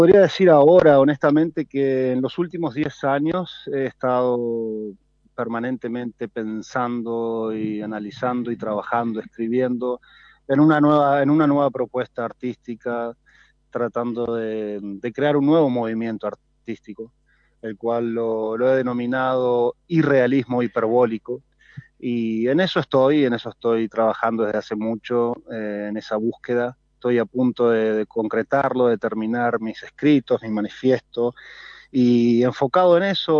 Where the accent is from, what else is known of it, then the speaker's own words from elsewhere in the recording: San José, Uruguay; moved away as an adult; also born or lived in Buenos Aires; now in United States; soy de San José, nacido en San José, nacido y criado en San José. Me formé en San José, estudié en Bellas Artes, en el Museo Departamental. Después viajé a Buenos Aires, he estado en el exterior, ahora en este momento vivo en Estados Unidos desde hace 13 años.